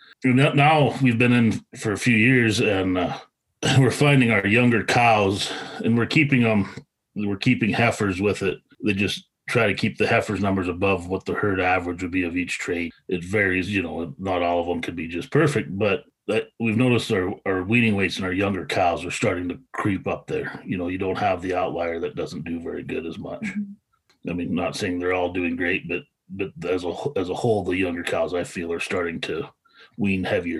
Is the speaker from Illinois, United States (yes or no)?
no; Opheim, Montana, United States; I born and raised in Opi, Montana, which is 10 miles south of the Canadian line and 90 miles to the east from North Dakota, extreme northeast Montana.